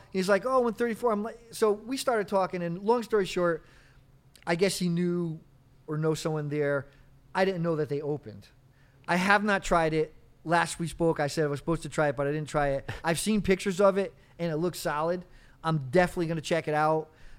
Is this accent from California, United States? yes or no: no; West Haven, Connecticut, United States; So I grew up in West Haven. I moved to Fairfield for 1 year and then I got married, moved to Milford.